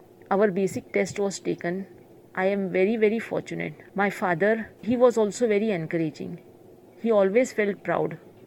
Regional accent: Vasai, Maharashtra, India; I hail from Vasai, which is a Catholic locality, majority Catholic population. So we were surrounded by Catholics all over. Very few Hindu families in our locality.

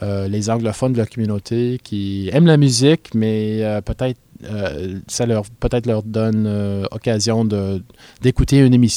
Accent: Toronto, Ontario, Canada; French is a second language; C'est ma deuxième langue. J'étais dans une école française à Toronto depuis la maternelle jusqu'à la troisième année.

